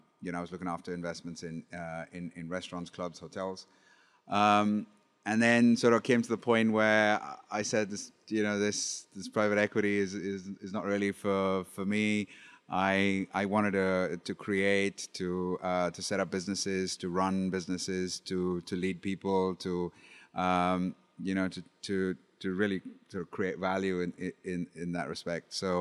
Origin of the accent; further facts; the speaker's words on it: India; I grew up in India with my father, who was an admiral in the Navy